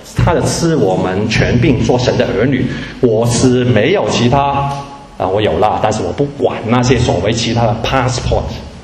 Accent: China; now in Germany; 我们是华人啊，我们来自中国。然后呢我们身居德国，然后呢我们可能希望申请移民到美国

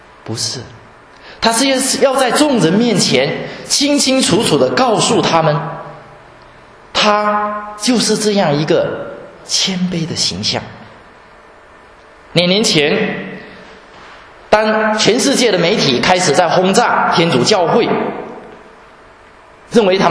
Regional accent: Guangdong, China; 那简直是我们广东人说湿湿水，小毛毛雨而已

